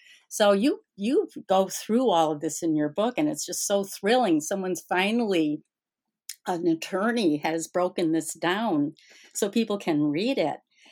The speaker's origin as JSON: {"language": "English", "region": "New York", "country": "United States", "tie": "born or raised there", "said": "I grew up in Central New York as a performer, a child performer, so I was kind of isolated from other realities most people experience, being Native and non-Native."}